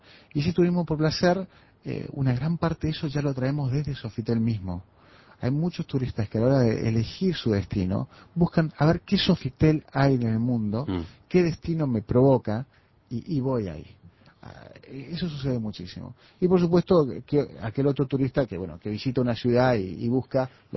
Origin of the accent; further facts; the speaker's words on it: Córdoba, Argentina; now in Montevideo, Uruguay; yo que la verdad paso casi todo el tiempo acá en Montevideo, yo soy cordobés argentino